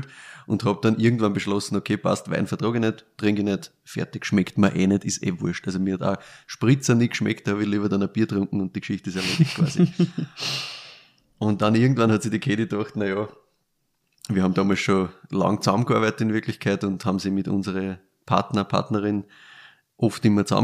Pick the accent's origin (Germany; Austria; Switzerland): Austria; Laa an der Thaya, Lower Austria; Also ich komme selbst aus dem Weinviertel, komme aus Landerteier, das ist da ganz im Norden quasi, in der Nähe von Bolsdorf. Gleichzeitig ist es zwar Weinviertel, aber es ist eigentlich eine Brauereistadt.